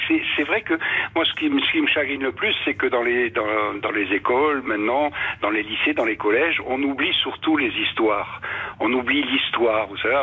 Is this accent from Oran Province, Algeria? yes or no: no; El Bihar, Algiers Province, Algeria; j'ai été à l'école et j'apprenais deux langues, le français et l'arabe. Dans notre école à El Bihar, j'étais au-dessus d'Alger.